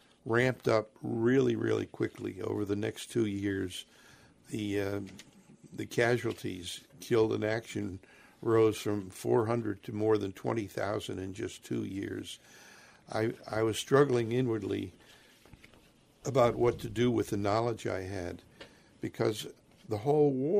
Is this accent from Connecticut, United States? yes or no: yes; Cheshire, Connecticut, United States; brand new as a teacher at Cheshire High School in Connecticut, my hometown in Connecticut